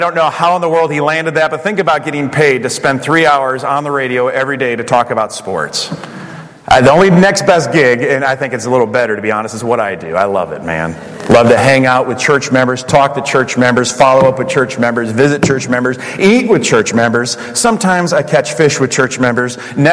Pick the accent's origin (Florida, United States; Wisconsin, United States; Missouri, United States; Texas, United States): Wisconsin, United States; But I am from Wisconsin, and I am not a bandwagoner, so I stick with what I was raised with.